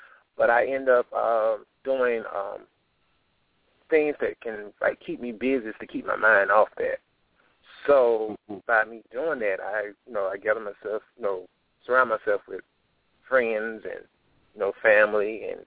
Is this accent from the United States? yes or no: yes; Twin City, United States; I grew up in a small town called Twin City. You pretty much can pass through it by the blink of an eye. You have one caution light.